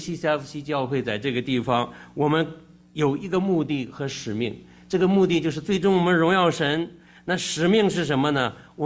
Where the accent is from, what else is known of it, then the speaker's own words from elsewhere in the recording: Shandong, China; 这个我是山东人哈，从小就是贯穿着你见到长辈要好好称呼才有礼貌。